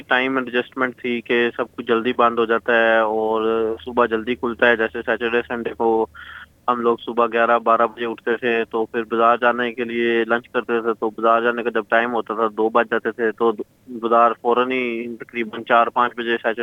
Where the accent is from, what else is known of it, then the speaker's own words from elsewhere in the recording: Sargodha, Punjab, Pakistan; moved away as an adult; now in Australia; اور میرا تعلق سرگودا لاہور پاکستان سے ہے، اور میں تقریباً ادھر 6 سال پہلے آیا تھا آسٹریلیا